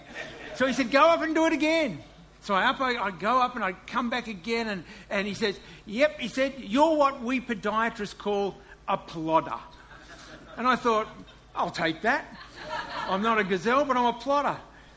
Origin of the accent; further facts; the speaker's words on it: Ipswich, East of England, United Kingdom; I'm just saying it because I'm from Ipswich.